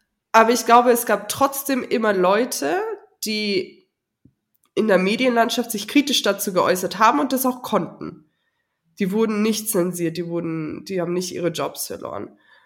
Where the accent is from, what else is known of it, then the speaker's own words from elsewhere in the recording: Germany; Also für mich selber als Deutsche, glaube ich, kommt Teil von meiner Desperation irgendwie daher